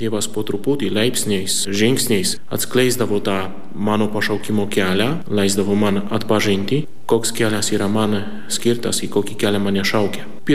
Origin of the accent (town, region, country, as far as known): Poland; Lithuanian is a second language; now in Klaipėda, Lithuania